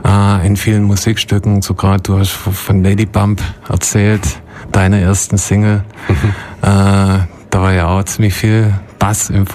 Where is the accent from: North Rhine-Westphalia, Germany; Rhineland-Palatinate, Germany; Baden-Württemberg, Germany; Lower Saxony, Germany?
Baden-Württemberg, Germany; Ulm; ich bin in Ulm aufgewachsen und ich habe Ulm eigentlich nie richtig schätzen gelernt.